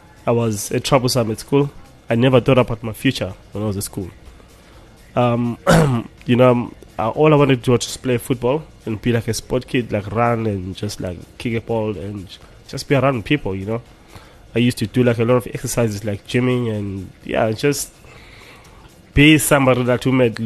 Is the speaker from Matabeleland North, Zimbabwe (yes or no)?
yes; Victoria Falls, Matabeleland North, Zimbabwe; I grew up like in Vic Falls. That's in Zim.